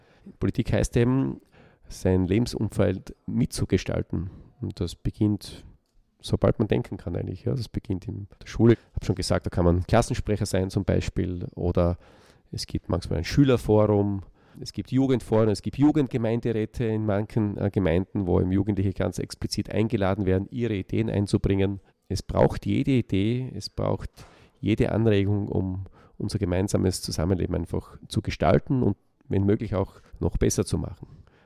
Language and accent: German; Graz, Styria, Austria; die große Aufgabe ist es eben, meine Region zu vertreten, nämlich Graz, Graz-Umgebung, wo ich herkomme